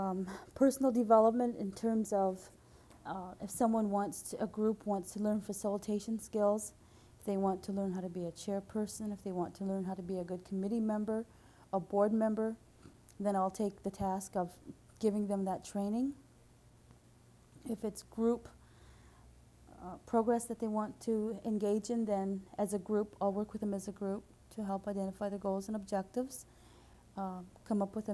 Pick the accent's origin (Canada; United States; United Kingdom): Canada; Kettle and Stony Point Reserve, Ontario; I'm from the Kettle and Stony Point Reserve.